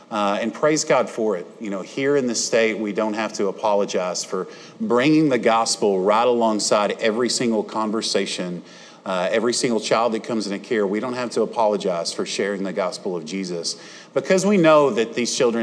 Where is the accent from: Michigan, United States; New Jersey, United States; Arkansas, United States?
Arkansas, United States; Batesville; I grew up in this area on the Independence-Sharp County line, so Batesville's my hometown.